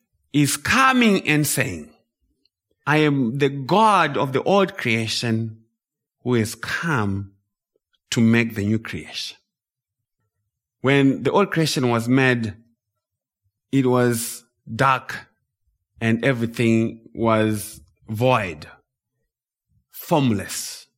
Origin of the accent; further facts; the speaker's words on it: Zimbabwe; now in United States; I was born and raised in Zimbabwe. So I grew up as a Zimbabwean citizen, but I became a permanent resident and then I became a US citizen.